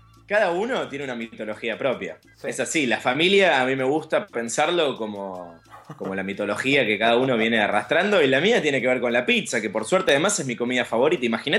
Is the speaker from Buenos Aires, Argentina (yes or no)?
yes; Buenos Aires, Argentina; Entonces yo soy de La Boca originalmente, después me vendí y me vine a Palermo, porque soy un cheto.